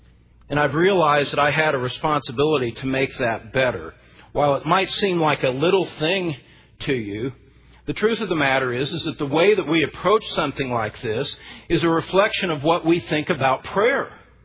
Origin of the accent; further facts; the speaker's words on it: Indiana, United States; I was invited to teach next March at a conference on prayer back in my home state of Indiana.